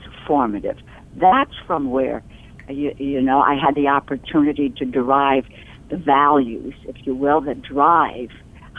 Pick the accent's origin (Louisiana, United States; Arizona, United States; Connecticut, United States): Connecticut, United States; New Haven; born or raised there